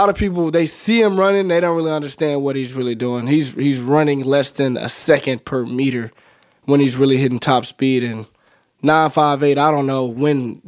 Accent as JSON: {"language": "English", "town": "Smithfield", "region": "Alabama", "country": "United States", "said": "Yeah, I'm from Birmingham, right outside the city, from a small little community called Smithfield."}